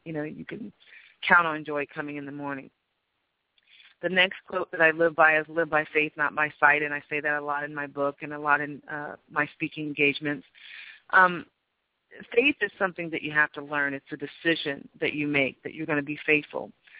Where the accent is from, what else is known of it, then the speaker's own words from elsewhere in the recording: California, United States; now in Las Vegas, United States; Most of you know that I've lived in Vegas for the last several years, but I'm actually from the Bay Area.